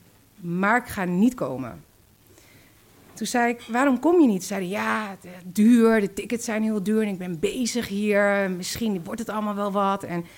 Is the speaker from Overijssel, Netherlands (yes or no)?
no; Zaandam, North Holland, Netherlands; Mijn moeder is met de boot gekomen, een reis van 2 weken, en mijn vader is met het vliegtuig gekomen. En toen zijn ze gaan samenwonen in Zaandam, waar ik ben opgegroeid.